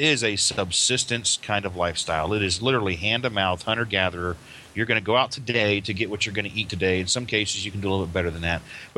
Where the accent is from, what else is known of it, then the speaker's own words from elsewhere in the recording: Florida, United States; You know, I grew up here in Florida, and as a kid, I was one of those kids that went out the back door at 7 a.m. with a BB gun, and I came home at dark.